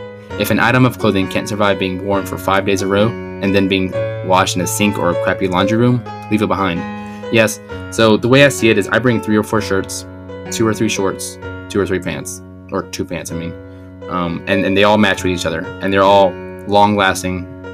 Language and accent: English; United States; Like, I'm from America, I love shorts.